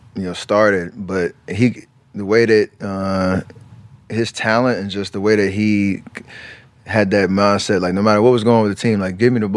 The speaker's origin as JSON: {"language": "English", "town": "Charlotte", "region": "North Carolina", "country": "United States", "tie": "born or raised there", "said": "our guy Anthony Morrow, who I grew up in Charlotte with him"}